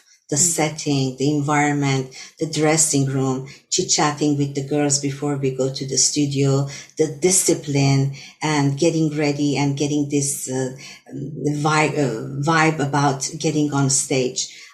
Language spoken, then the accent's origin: English; Tehran, Tehran Province, Iran; English is a second language; of course Armenian from Iran, so I'm an Armenian and Farsi interpreter. My nationality is Armenian, and I was born and raised in Tehran, Iran.